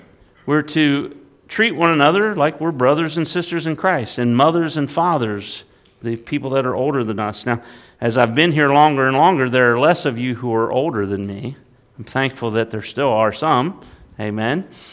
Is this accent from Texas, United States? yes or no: no; West Virginia, United States; Going back in time, I'm from West Virginia.